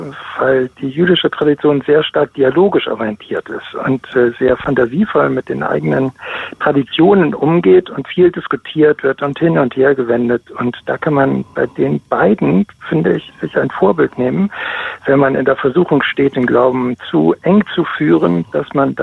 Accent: Bremen, Germany; ich kam aus Bremen als Bremer Jung auf Klassenreise nach West-Berlin

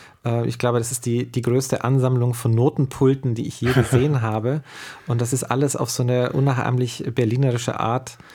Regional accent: Neubeuern, Bavaria, Germany; im Süden von Deutschland in Neubeuern, das ist da, wo ich groß geworden bin.

